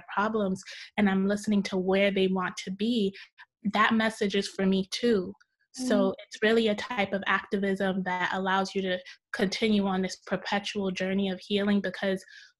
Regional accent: Brooklyn, New York, United States; So I grew up in Brooklyn, New York. Both of my dad grew up in Ansavo, which is a part of Haiti that has like a great deal of like farms and is really rural.

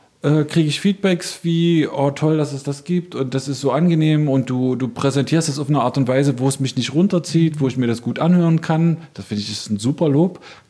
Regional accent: Magdeburg, Saxony-Anhalt, Germany; Ja, ich bin ja Magdeburger Kind, das muss ich auch noch dazu sagen.

